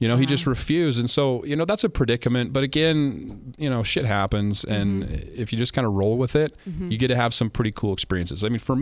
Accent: Idaho, United States; My favorite U.S. state, I'm from Idaho, so I'm pretty particular to Idaho

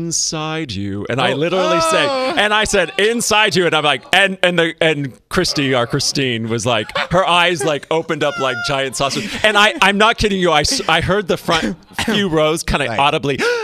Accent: California, United States; Well, it opened, I'm from Northern California.

